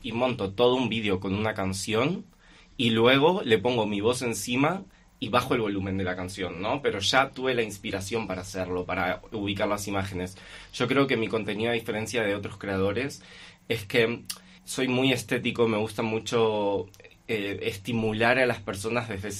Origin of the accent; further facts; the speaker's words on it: Buenos Aires, Argentina; now in León, Spain; Yo soy un leonés porteño, porque en Buenos Aires nos llamamos porteños. Considero que León es mi ciudad natal en España. Me mudé, empecé mi vida aquí, ya hace 4 años que estoy afincado en León